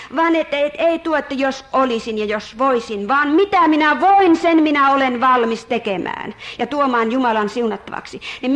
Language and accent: Finnish; Oulu, North Ostrobothnia, Finland; moved away as an adult; now in Larsmo, Finland; ajelin Larsmoon päin, kun jätin Oulun kotikaupunkini, lasten kotini